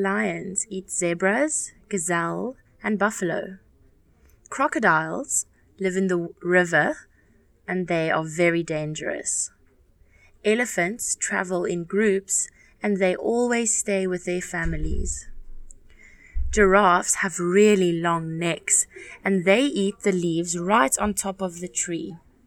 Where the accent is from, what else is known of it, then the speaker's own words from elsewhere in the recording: South Africa; I'm from South Africa. I want to tell you a little bit about the animals we have in South Africa.